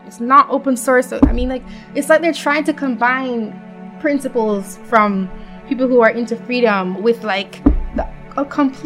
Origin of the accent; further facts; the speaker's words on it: Jamaica; now in United States; I'm from Jamaica and I live in the US and I have had to send money back home and also vice versa.